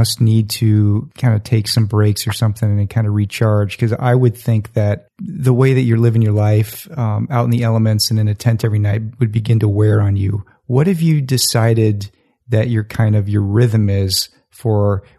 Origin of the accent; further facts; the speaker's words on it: United States; because I'm an American